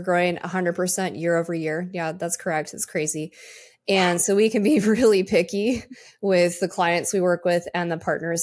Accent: Chicago, Illinois, United States; now in Raleigh, United States; I'm actually from Chicago, but I call North Carolina home. I've been here for a long time. My nephews live here, and so I moved back here to be near them.

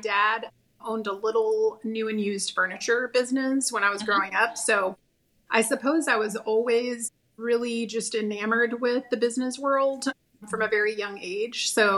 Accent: Texas, United States; also born or lived in Austin; So I'm actually a native Texan, but I'm from West Texas. So that's the Midland-Odessa area.

